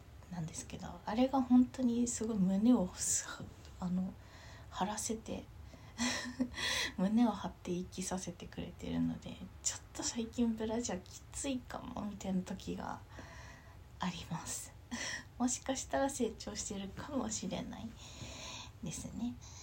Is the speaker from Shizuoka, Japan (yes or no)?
no; Tokyo, Japan; 出身は東京で、で育ちも生まれも育ちも東京ですね。